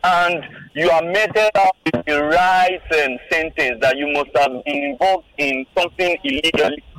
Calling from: Lagos, Nigeria; I'm calling you from Ikoyi.

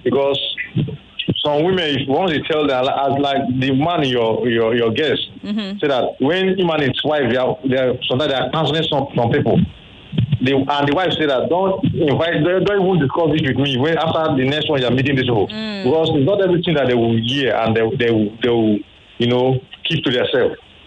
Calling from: Ikoyi, Lagos, Nigeria; I'm calling from Ikoyi.

